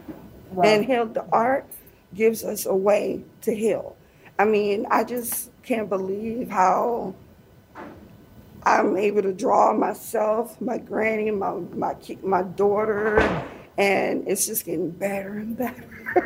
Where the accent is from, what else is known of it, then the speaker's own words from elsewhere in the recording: Detroit, Michigan, United States; I'm from Detroit. we don't think of stuff like that.